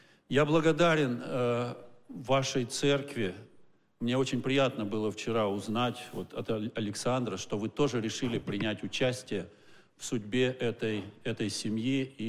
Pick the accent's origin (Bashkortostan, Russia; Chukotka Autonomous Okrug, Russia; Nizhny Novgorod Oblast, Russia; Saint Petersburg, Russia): Nizhny Novgorod Oblast, Russia; Nizhny Novgorod; в Нижнем Новгороде, в моем родном городе, где я закончил когда-то в Горьком медицинский институт